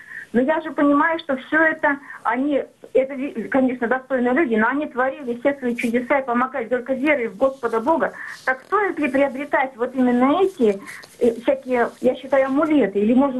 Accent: Yaroslavl, Yaroslavl Oblast, Russia; я из Ярославля.

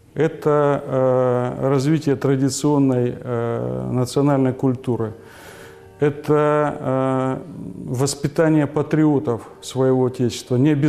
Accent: Konstantinovsk, Rostov Oblast, Russia; born there; Ну, мы земляки, оба уроженцы земли Донской. Я родился в городе Константиновске, он в городе Новочеркасске. Его мама донская казачка, у меня отец донской казак, мама из кубанских или запорожских, которые стали кубанскими.

